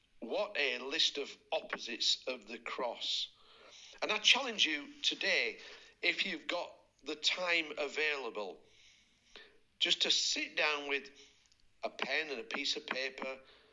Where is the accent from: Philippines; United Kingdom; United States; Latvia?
United Kingdom; As British people, we understand what that means and we understand what the role is.